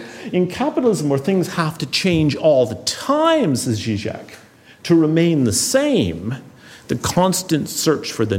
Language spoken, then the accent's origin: English; Ireland; And as an Irish person standing up there, and you're conscious of Libeskind, you're conscious of Libeskind's Dublin building